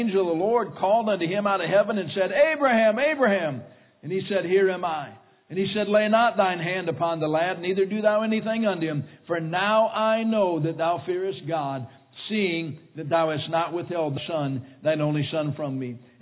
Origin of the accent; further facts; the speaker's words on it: Michigan, United States; And I said, no, ma'am, I'm from Michigan. I'm going over to Kansas.